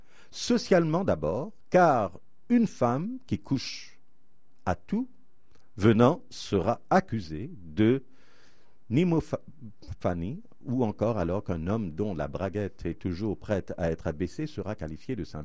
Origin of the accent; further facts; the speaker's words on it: Canada; Oui, ça se passe chez nous au Canada.